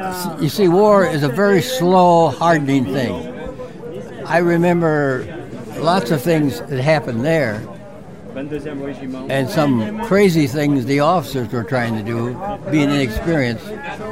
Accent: Rockford, Illinois, United States; I'm from Rockford, Illinois, which is close to Chicago, about 100 miles.

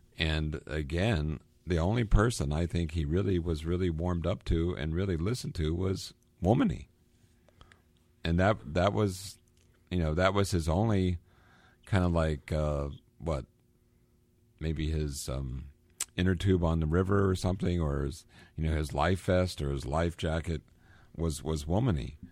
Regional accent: United States; Sorry. We're American. We can't say stiff.

